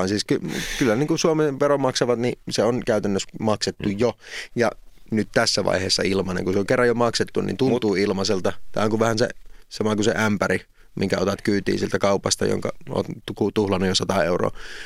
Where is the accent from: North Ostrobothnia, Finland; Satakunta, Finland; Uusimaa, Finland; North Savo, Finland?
North Savo, Finland; Kuopio; mun lapsuudessa Kuopiossa oli Kuvakukko-niminen teatteri